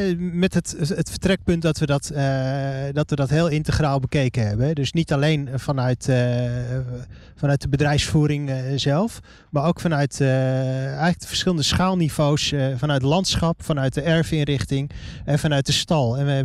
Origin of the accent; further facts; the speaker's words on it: Netherlands; En ik denk dat we daar als Nederlanders, daar mogen we ook trots op zijn.